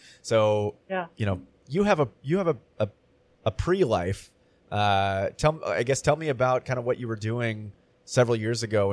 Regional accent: Chico, California, United States; Sacramento, by the way, I'm from Chico.

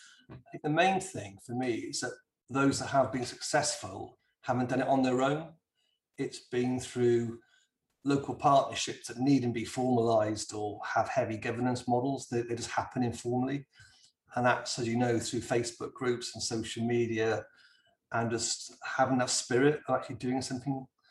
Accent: Abergavenny, Wales, United Kingdom; And finally, in my hometown, Abergavenny, the indoor market here, the indoor market

